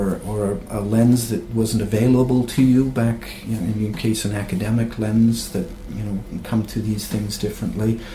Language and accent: English; Canada; I grew up in Canada where they had a radio station called Easy Listening Music.